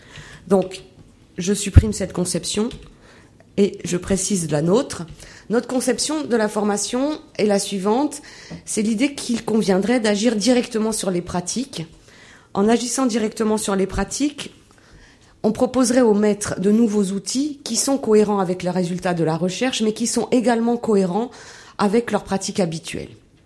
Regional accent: Auvergne-Rhône-Alpes, France; also born or lived in Lyon / Geneva; je viens de regagner mon pays natal depuis... Et ma ville natale, d'ailleurs, depuis la rentrée, puisque je suis maître de conférence à l'UFM d'Auvergne depuis la rentrée.

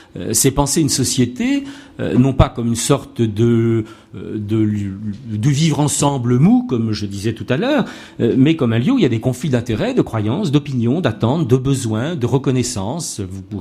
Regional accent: Switzerland; puisque je viens de Suisse

